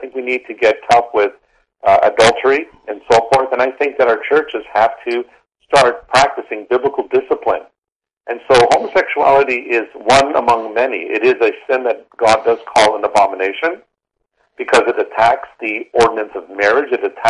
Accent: Canada; All Americans, and I'm a Canadian

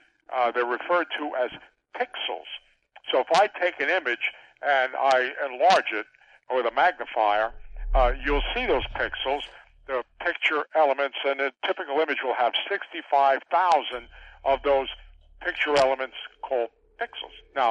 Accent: Forest Hills, New York, United States; Well, I grew up on Long Island, Chris.

